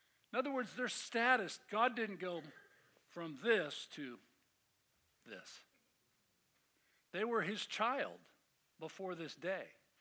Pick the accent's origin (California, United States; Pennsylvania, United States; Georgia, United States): California, United States; Oakland; every baptism he did in the church we grew up in Oakland